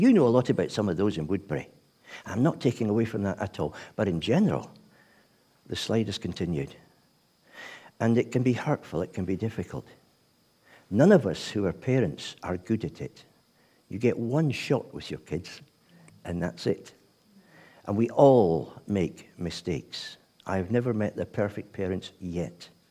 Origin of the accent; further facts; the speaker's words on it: Scotland, United Kingdom; as a Scotsman who's a bit cynical